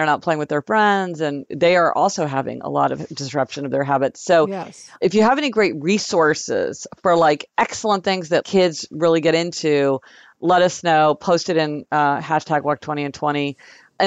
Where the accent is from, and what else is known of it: Kansas City, Missouri, United States; born or raised there